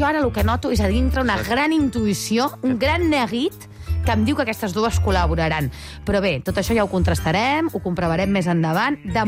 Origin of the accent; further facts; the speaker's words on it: Catalonia, Spain; Soc catalana